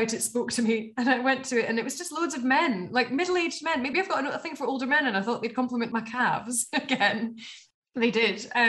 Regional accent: Scotland, United Kingdom; Oh, I felt like the underdog, because I was from the Borders and had to travel for miles.

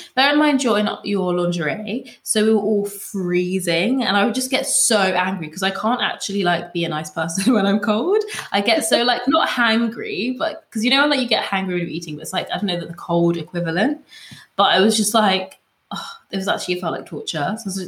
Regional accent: London, United Kingdom; because I'm also from London, like I find it easier to talk to people

